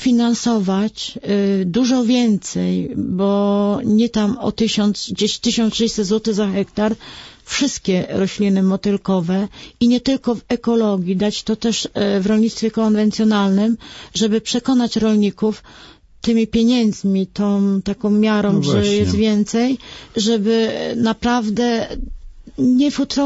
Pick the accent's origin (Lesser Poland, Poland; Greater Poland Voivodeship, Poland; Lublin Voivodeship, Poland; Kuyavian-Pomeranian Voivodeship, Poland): Kuyavian-Pomeranian Voivodeship, Poland; Redków; bo jestem z Redkowa, gmina Szubin